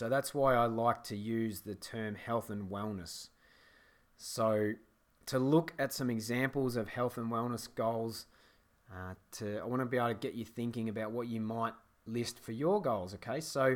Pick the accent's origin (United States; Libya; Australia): Australia; this comes probably from being an Australian